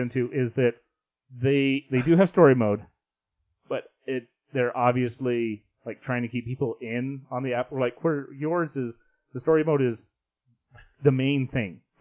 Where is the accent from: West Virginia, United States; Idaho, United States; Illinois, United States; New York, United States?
Idaho, United States; Like, honestly, whenever I'm outside any far, it's like, I'm from Idaho.